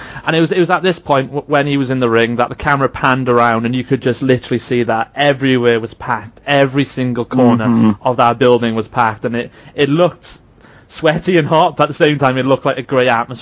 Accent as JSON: {"language": "English", "country": "United Kingdom", "said": "So we're going to break from tradition because we are British and we do things our own way."}